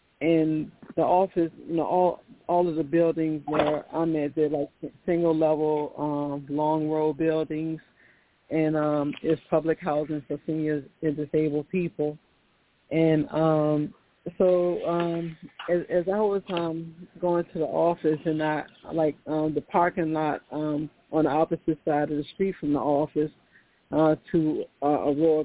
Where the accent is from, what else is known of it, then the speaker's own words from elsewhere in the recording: Virginia, United States; It's over the V like in Virginia, and I'm from Virginia.